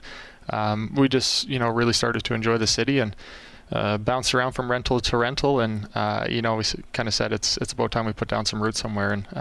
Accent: Camrose, Alberta, Canada; Well, I grew up in Alberta. I grew up in Camrose, so it's a short drive back home, which is nice.

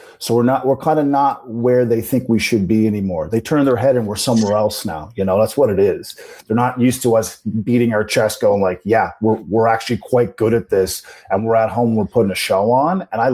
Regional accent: Canada; where are you from? And I go, Canada.

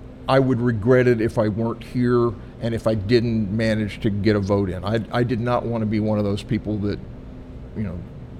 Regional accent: Texas, United States; I tell people all the time when they ask where I'm from, I just say I'm from Texas.

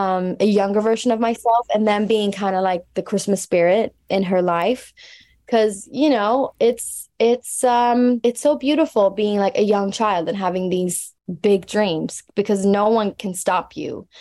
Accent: Stockholm, Stockholm County, Sweden; English is a second language; my hometown, Lollapalooza. I'm doing the headlining, the Stockholm show there

